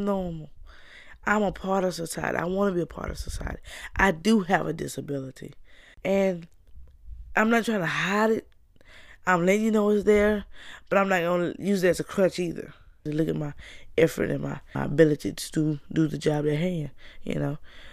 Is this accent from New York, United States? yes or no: no; Winston-Salem, North Carolina, United States; international global messenger from North Carolina. I'm from Winston-Salem.